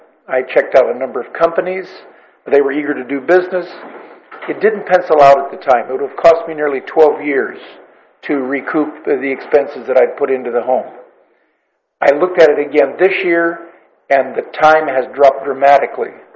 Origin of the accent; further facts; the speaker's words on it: Nipomo, California, United States; I'm from Napomo.